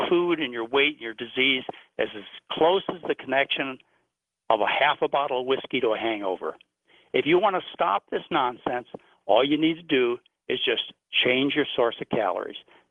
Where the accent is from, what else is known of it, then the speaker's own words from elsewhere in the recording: Dearborn, Michigan, United States; also born or lived in Garden City; no, I was raised in Dearborn and Garden City.